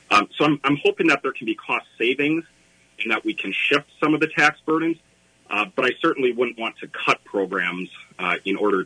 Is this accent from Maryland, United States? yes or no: no; Apple Valley, Minnesota, United States; I was born in Burnsville, actually, and grew up in Apple Valley. My wife and I decided to settle back to Burnsville in 2011.